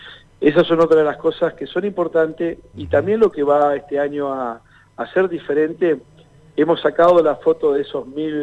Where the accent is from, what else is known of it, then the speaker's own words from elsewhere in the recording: Chos Malal, Neuquén, Argentina; qué somos capaces de hacer como chosmalenses y como norteños, ¿no?